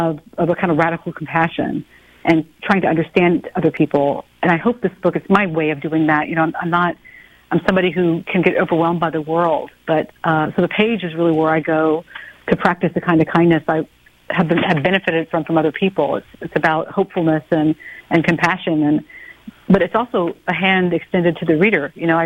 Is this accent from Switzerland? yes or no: no; the South, United States; And, of course, I grew up in the South, and people were telling stories left and right.